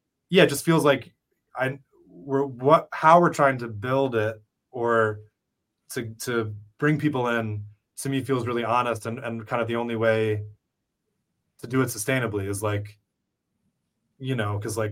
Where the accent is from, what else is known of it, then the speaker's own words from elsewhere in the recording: New Jersey, United States; I'm from New Jersey, like all the greats.